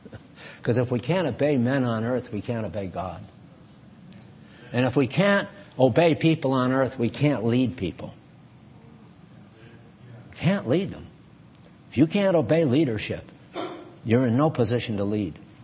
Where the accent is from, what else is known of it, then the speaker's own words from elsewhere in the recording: New England, United States; I'm from New England, and they're very independent people.